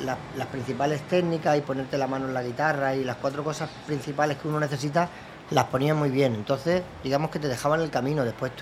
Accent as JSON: {"language": "Spanish", "town": "Cornellà", "region": "Catalonia", "country": "Spain", "said": "Porque yo soy de San Ildefonso, aunque pertenece a Cornellá"}